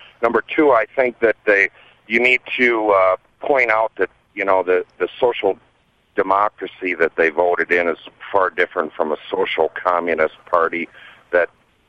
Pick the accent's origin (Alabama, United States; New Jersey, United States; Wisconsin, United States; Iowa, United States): Wisconsin, United States; Number one, I'm from Wisconsin. Our recall's coming up, so that'll...